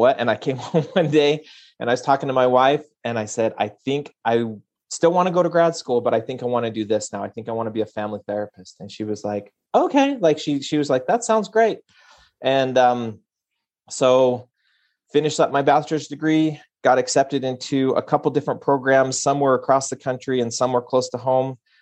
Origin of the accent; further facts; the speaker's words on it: Utah, United States; I grew up in Cache Valley, so tiny little farming community, milk cows growing up